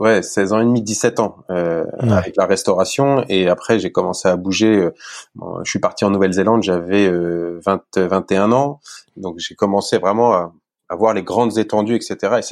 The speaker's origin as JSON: {"language": "French", "town": "Melbourne", "region": "Victoria", "country": "Australia", "said": "Je suis de Melbourne."}